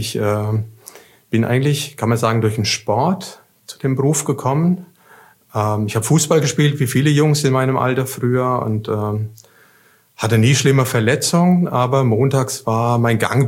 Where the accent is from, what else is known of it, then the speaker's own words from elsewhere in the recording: Aschaffenburg, Bavaria, Germany; Ich komme auch aus Aschaffenburg ursprünglich.